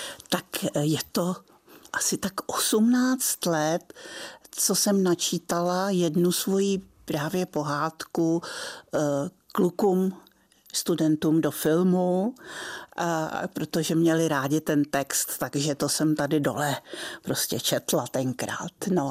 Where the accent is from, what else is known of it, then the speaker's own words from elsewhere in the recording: Prague, Czechia; Moje dětství úžasný, protože moje dětství na kampě v Praze. A ta kampa samozřejmě, že je pod Petřínem, že jo, u Vltavy.